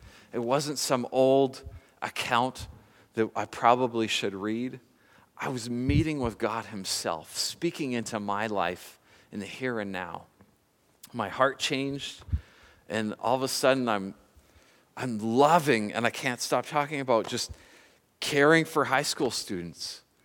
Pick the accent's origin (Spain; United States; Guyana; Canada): Canada; Nanaimo, British Columbia; in port in my hometown of Nanaimo